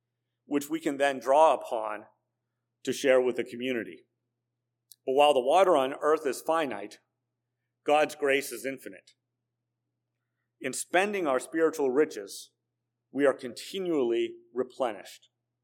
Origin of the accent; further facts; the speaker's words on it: Pittsburgh, Pennsylvania, United States; moved away; You know, when I was growing up in Pittsburgh, I thought that everybody got their drinking water from rivers. As I moved to other parts of the country